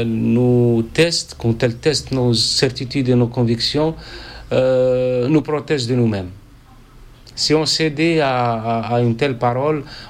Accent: Khnatsa, Béchar Province, Algeria; born there; Je suis né à Khnatsa, c'est une bourgade séculaire qui a exactement 8 siècles d'existence.

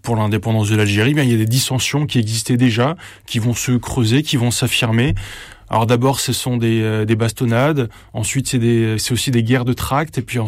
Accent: Valenciennes, Hauts-de-France, France; born there; Je suis né en 1982 à Valenciennes, dans le Nord, dans une famille ouvrière et qui avait aussi la particularité d'être originaire d'Algérie.

